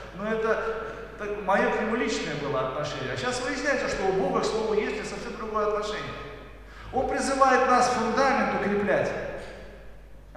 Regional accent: Azerbaijan; Я вот родился и вырос в Азербайджане, и вот там поступают именно так.

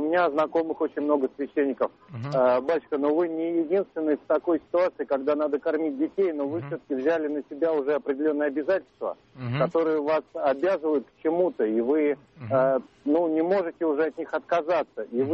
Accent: Moscow, Russia; я из Москвы.

